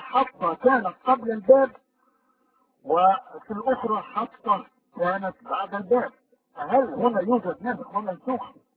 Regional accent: Egypt; إحنا كلنا كمصريين درسنا القرآن في مصر في المدارس كلنا درسناها،

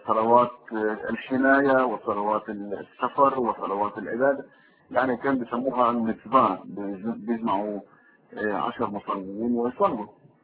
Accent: Jerusalem, Palestine; born there; انا من مواليد مدينة القدس. مدينة القدس اعتقد انه احلى مدينة في العالم

